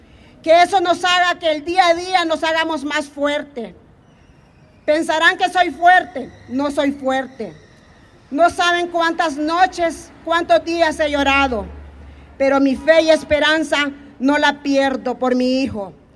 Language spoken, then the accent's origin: Spanish; Honduras; Yo soy de Honduras